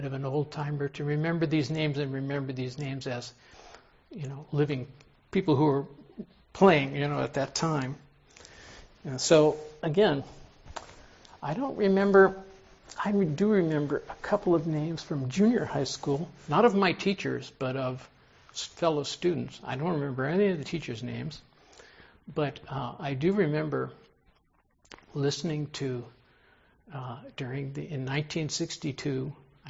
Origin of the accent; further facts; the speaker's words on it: California, United States; And I was also a San Francisco Giants fan. I grew up in the Bay Area.